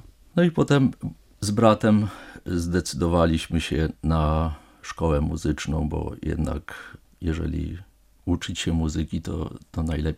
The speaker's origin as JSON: {"language": "Polish", "town": "Szczebrzeszyn", "region": "Lublin Voivodeship", "country": "Poland", "tie": "born or raised there", "also_born_or_lived": "Roztocze", "said": "się urodziłem w Szczebrzeszynie, gdzie chrząszcz brzmi w trzcinie, i na tym, że Roztoczu mogłem się wychowywać"}